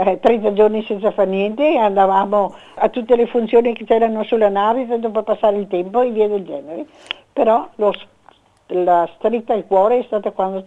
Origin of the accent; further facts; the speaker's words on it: Treviso, Veneto, Italy; moved away as an adult; also born or lived in Argentina; now in Australia; sono nata a Treviso, sono cresciuta e ho studiato a Treviso. Sono figlia di una friulana e di un rovigotto, cioè da Rovigo.